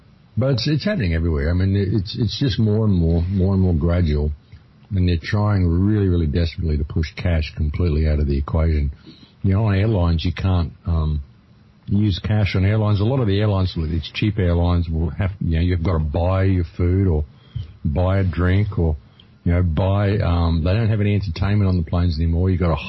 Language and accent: English; Australia; You know, I'm from Australia. I don't have credit cards.